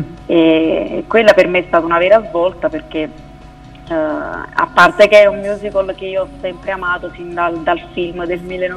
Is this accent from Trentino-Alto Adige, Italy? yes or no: no; Naples, Campania, Italy; Perché sono di Napoli, non so se si sente.